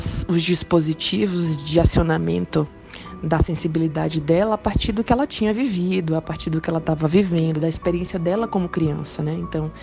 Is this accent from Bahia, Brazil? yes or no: yes; Bahia, Brazil; now in São Paulo, Brazil; Eu sou baiana, apesar de morar em São Paulo